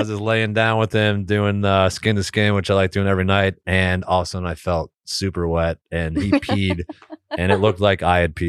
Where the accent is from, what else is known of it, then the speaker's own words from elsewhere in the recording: Windsor Locks, Connecticut, United States; Locks, I'm from Windsor Locks, Connecticut.